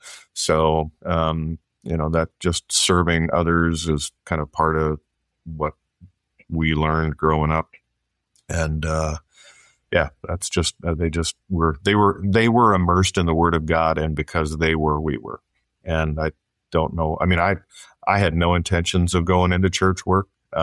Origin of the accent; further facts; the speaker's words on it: South Dakota, United States; also born or lived in Sioux Falls, United States / Overland Park, United States / Wichita, United States / Nashville, United States; Well, I would say South Dakota would kind of be the primary. I was born in Sioux Falls, but then Dad moved with Mobil Oil.